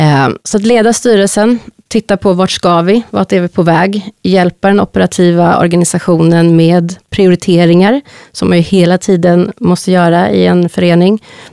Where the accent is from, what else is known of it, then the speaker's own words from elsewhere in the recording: Stockholm, Stockholm County, Sweden; Jag är själv uppvuxen i Hässelby, en förort som har haft det lite och har det lite stökigt.